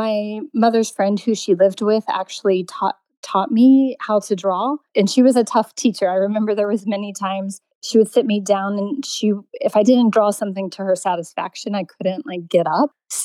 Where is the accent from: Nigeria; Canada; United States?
United States; Indiana; now in United Kingdom; I grew up in Indiana, and the sort of community I grew up in was a farming community